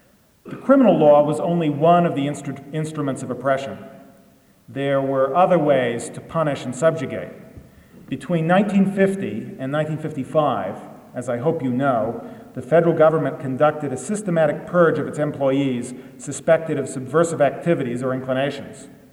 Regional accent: Illinois, United States; Illinois, my home state, led the way in 1962.

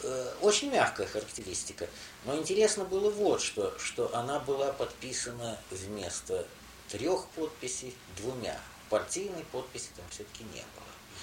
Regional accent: Moscow, Russia; also born or lived in Ukraine; Я, в общем, москвич с трех лет.

